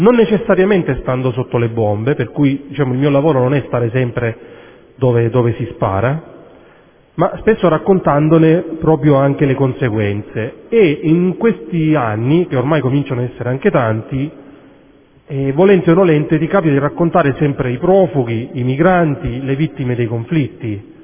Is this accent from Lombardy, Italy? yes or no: no; Sicily, Italy; Io ho cominciato molti anni fa in Sicilia. Avete capito tutti dal mio accento che non sono alto atesino, neanche di Lovere.